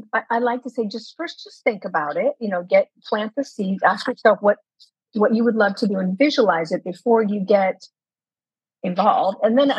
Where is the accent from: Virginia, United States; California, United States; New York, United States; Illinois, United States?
California, United States; also born or lived in Colorado; now in Florida, United States; I grew up in Southern California. I was close to the beach and loved the beach. And then, you know, had a 7-year layover in Colorado, landlocked, and then I'm back to Florida